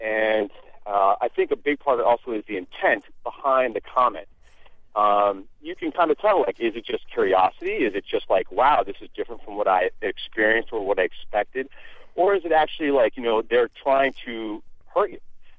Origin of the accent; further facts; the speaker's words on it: Bedford, New York, United States; I'm Italian and black, and I grew up back in Bedford, New York, which is very white, very affluent.